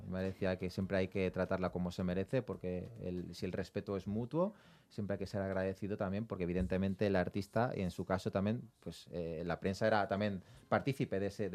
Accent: Spain; yo nací en España, me crié en España

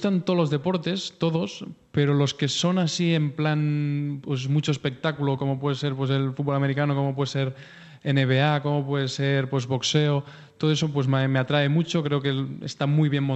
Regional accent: Catalonia, Spain; Yo me siento español, me siento catalán

